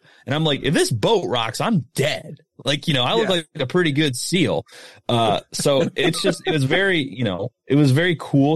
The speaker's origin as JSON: {"language": "English", "region": "Midwest", "country": "United States", "tie": "born or raised there", "said": "I grew up in the Midwest where we have, you know, we have deer, you know, that's what we have around here, raccoons, squirrels."}